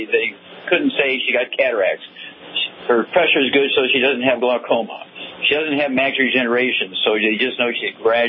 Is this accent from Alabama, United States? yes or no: no; Missouri, United States; That's my home state, Missouri.